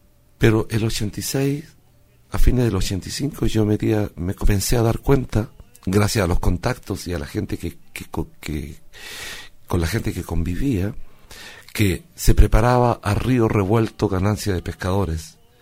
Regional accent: Chile; Es la iglesia que yo amo de mi pueblo, o sea, la iglesia del pueblo chileno.

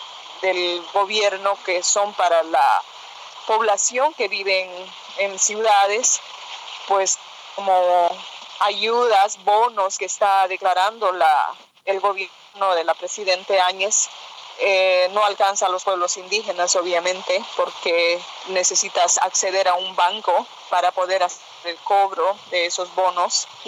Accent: San José de Uchupiamonas, La Paz, Bolivia; en mi comunidad, por ejemplo, en mi pueblo San José de Uchipianmonas.

